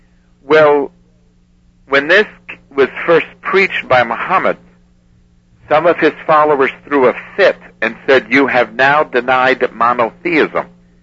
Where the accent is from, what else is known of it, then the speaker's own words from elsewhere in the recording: New York, United States; look, I'm from New York. I grew up with death threats.